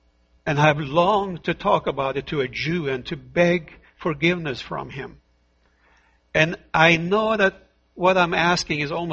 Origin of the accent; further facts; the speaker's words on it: Norway; English is a second language; I remember hearing the name Simon Wiesenthal while I was growing up in Norway, in Europe, many years ago.